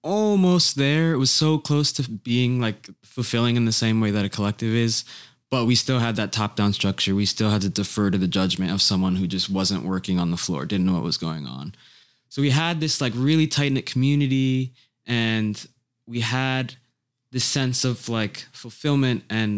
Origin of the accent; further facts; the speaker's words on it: New York, United States; And so when I moved out to the Bay, I'm from New York. I moved out to the Bay